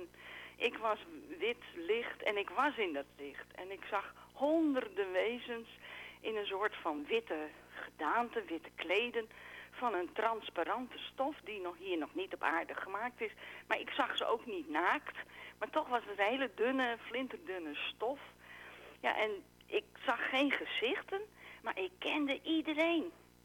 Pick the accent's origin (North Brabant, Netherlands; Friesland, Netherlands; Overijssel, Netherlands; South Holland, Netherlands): Friesland, Netherlands; En ik ben in Friesland opgegroeid.